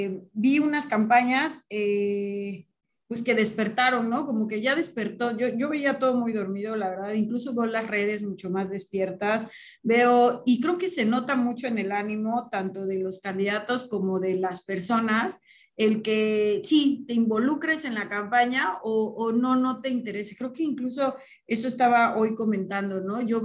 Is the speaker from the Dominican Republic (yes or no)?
no; Mexico; Que nos afecta a todos como mexicanos